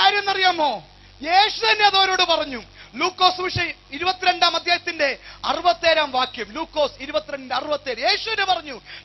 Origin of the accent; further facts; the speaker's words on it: Bangalore, Karnataka, India; also born or lived in Ranni; now in Canada; ഞാൻ ജനിച്ചത് റാന്നിയിലാണ്, വളർന്നത് ബാംഗ്ലൂരിലാണ്, ഇപ്പൊ ജീവിക്കുന്ന കാനഡയിലാണ്, ഇപ്പൊ നിൽക്കുന്ന ഓസ്ട്രേലിയയിലാണ്.